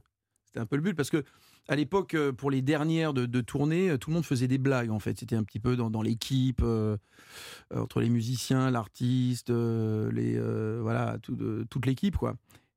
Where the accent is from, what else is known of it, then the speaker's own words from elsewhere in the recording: California, United States; j'ai grandi aux États-Unis. Ouais, en fait, on a déménagé en 71. Tu sais, le siècle dernier.